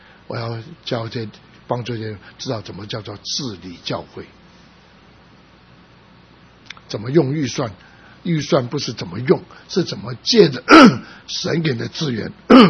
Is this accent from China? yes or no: no; San Francisco, California, United States; 他特别讲是他不知道我从旧金山来的，